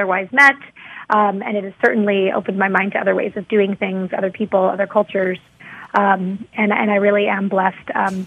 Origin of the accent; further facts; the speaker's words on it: California, United States; also born or lived in Seattle; I grew up, I was born in Seattle, and then as a child, I lived in rural Northern California and attended a school in a very Hispanic area where most of the students in the school spoke Spanish.